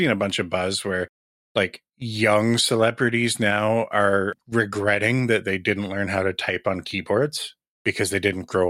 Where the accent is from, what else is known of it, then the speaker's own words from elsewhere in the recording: Canada; even though I'm Canadian.